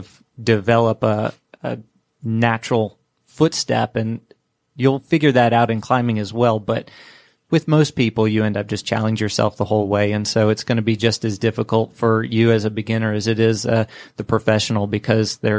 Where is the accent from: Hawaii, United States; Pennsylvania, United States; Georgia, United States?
Georgia, United States; Atlanta; We're both born and raised in Atlanta, and so we wanted to kind of bring home, something that could better and strengthen and grow the climbing community